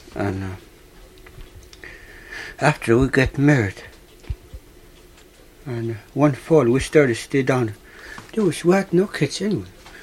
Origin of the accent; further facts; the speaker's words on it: Allakaket, Alaska, United States; Alakakit, right here.